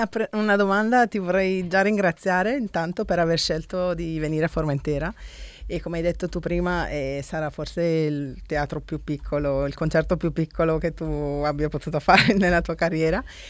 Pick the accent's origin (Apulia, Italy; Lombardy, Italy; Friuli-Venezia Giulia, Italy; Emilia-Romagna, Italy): Lombardy, Italy; Bergamo; Io sono bergamasca, quindi anche io la polenta.